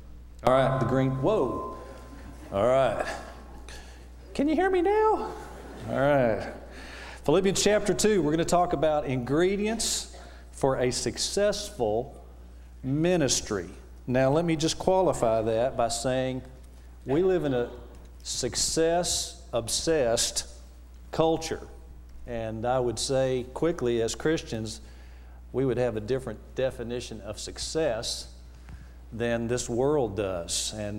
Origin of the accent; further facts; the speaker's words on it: Texas, United States; I said, well, I'm from Texas. She said, really, where? And I said, well, south of Houston